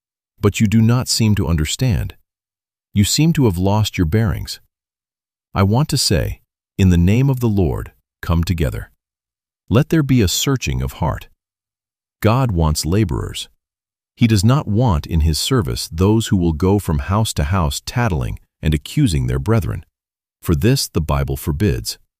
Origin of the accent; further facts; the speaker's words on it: Australia; now in United States; my soul has been burdened over it ever since I came from Australia.